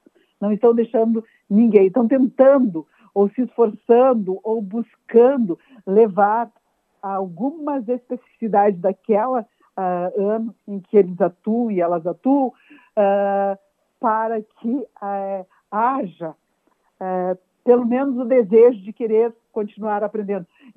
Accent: Rio Grande do Sul, Brazil; eu sou da região das Missões, moro em São Luís Gonzaga.

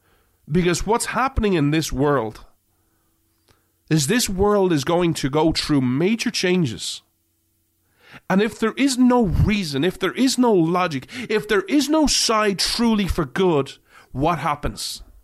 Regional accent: Ireland; I grew up in Ireland. I grew up in Ireland where it's mostly Catholic.

